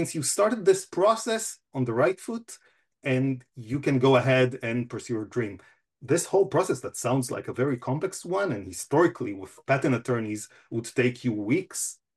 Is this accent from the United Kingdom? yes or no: no; Israel; moved away as an adult; now in United States; growing up in Israel, we were told and taught to be part of the community, to always contribute, to always volunteer.